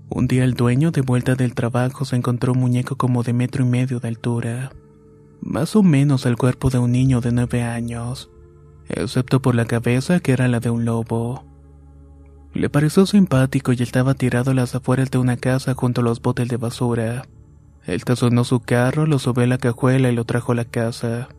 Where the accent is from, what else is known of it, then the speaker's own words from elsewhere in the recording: Uriangato, Guanajuato, Mexico; now in Chicago, United States; Soy originario de Uringato, Guanajuato, pero hace más de 15 años que radico en Chicago, Illinois.